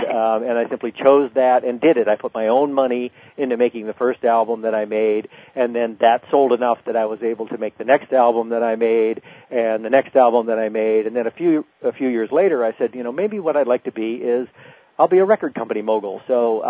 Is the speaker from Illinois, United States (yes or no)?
yes; Rockford, Illinois, United States; in my hometown of Rockford, Illinois.